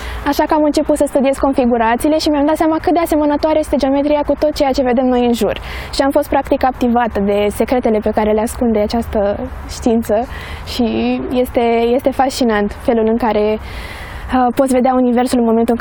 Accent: Slatina, Olt County, Romania; La Slatina, de unde sunt eu, olimpiadele internaționale erau foarte rare

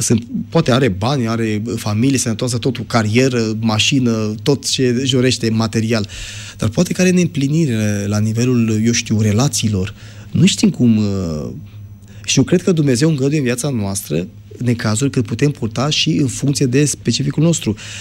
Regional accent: Romania; Nu, vom fi, din tot rămânem ca români. Adică eu sunt convins de genul acesta și ne păstrăm anumite specificități ca etnie.

